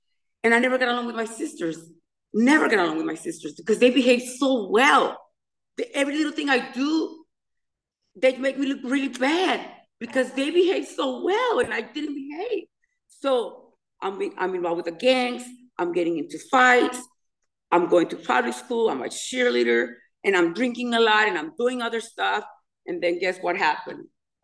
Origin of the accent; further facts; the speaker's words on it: Chicago, Illinois, United States; So I'm from Chicago